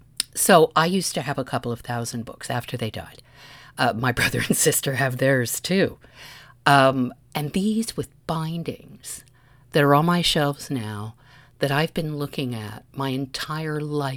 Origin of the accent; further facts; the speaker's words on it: Montreal, Quebec, Canada; born there; also born or lived in Toronto, Canada / Calgary, Canada / Victoria, Canada / London; I was born in Montreal. My parents came from Winnipeg. We lived in Montreal, Toronto, Calgary, Victoria, and then back and forth again to a few of those places